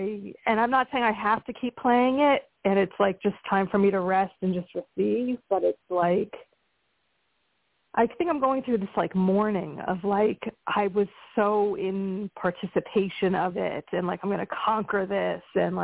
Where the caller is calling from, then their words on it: Pennsylvania, United States; from Pennsylvania.